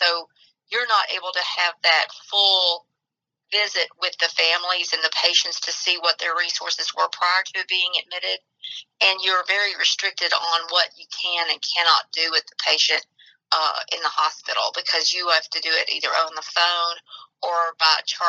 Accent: Nashville, Tennessee, United States; Nashville, Tennessee.

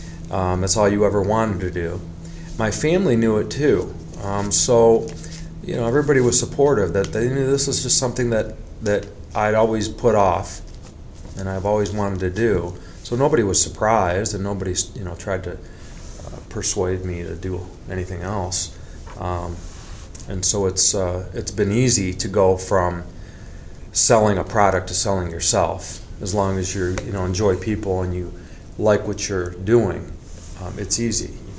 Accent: West Bloomfield, Michigan, United States; I grew up in West Bloomfield.

